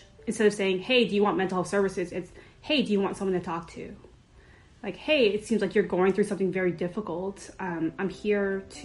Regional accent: Long Beach, California, United States; growing up in Long Beach as a Cambodian

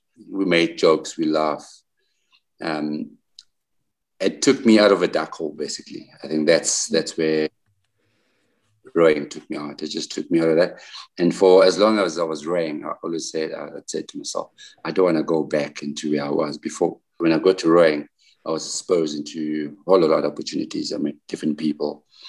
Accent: Johannesburg, Gauteng, South Africa; I was born in Johannesburg. I stayed there.

